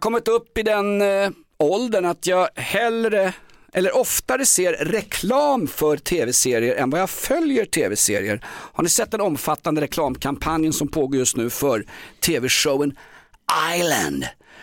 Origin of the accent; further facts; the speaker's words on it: Vällingby, Stockholm County, Sweden; Jag kom från Vällingby